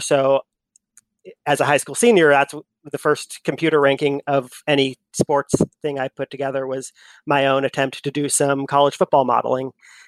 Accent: Eugene, Oregon, United States; Born and raised in Eugene, Oregon. So huge Duck fan.

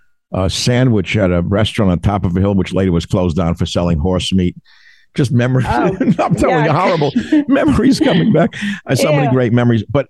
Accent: New York, United States; because I grew up in New York, but we had relatives in Eastern Pennsylvania.

